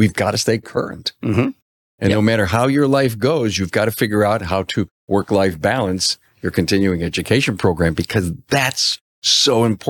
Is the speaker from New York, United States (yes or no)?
yes; Buffalo, New York, United States; Well, I'm from Buffalo.